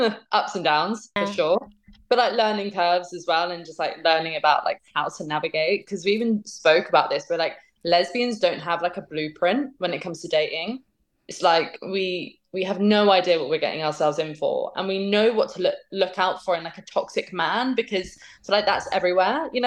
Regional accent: Windsor, South East England, United Kingdom; So I grew up in Windsor. I don't know if you know it, but it's outside of London.

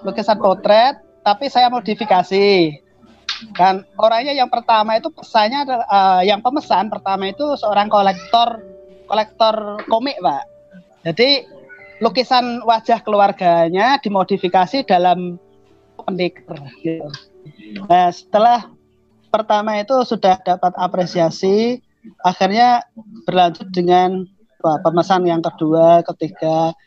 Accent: Grobogan, Central Java, Indonesia; tepatnya Dusun Truwili, Desa Dimoro, Kecamatan Toroh, Kabupaten Grobogan, Jawa Tengah. Jadi untuk memperkenalkan kampung pelosok saya, ya saya tampilkan nama dusun saya di belakang nama panggilan saya itu.

